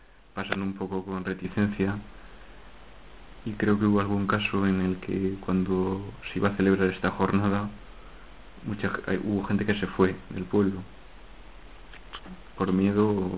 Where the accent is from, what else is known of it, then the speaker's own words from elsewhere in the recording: Cuenca, Castilla-La Mancha, Spain; born there; nací en Cuenca y vivo en un pueblo de la provincia de Cuenca, en La Pesquera.